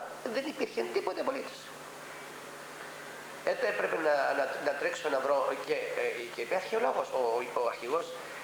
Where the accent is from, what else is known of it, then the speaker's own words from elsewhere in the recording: Agios Theodoros, Larnaca District, Cyprus; Θυμάμαι πήγαινα στο χωριό μου, στο Άγιο Θεόδωρο Λάρνακος.